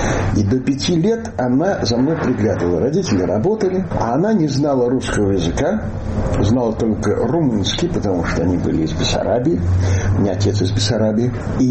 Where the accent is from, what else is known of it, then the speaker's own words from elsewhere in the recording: Chernivtsi, Chernivtsi Oblast, Ukraine; Я рос в Черновцах, да.